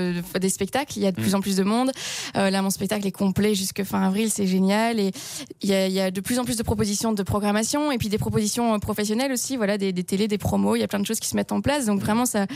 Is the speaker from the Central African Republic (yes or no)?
no; Belgium